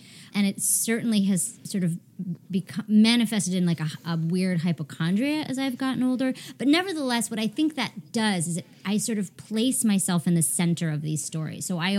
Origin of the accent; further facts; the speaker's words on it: Burlington, Vermont, United States; I grew up in Burlington, which is 40 minutes away, 45.